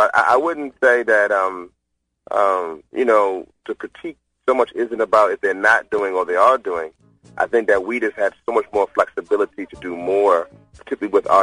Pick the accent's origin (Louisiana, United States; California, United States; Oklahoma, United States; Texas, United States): Louisiana, United States; I'm from Louisiana, and I'm a black male, and I have a bachelor's and a master's